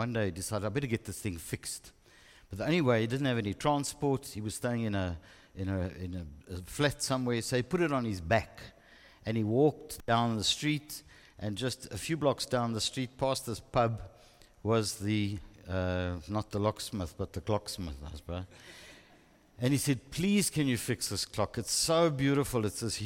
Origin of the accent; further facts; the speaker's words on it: Springs, Gauteng, South Africa; I grew up in Springs. I suppose it shows.